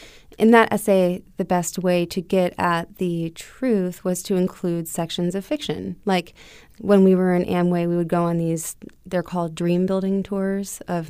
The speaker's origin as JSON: {"language": "English", "town": "Largo", "region": "Florida", "country": "United States", "tie": "born or raised there", "said": "Largo. I was born in Clearwater, raised in Largo."}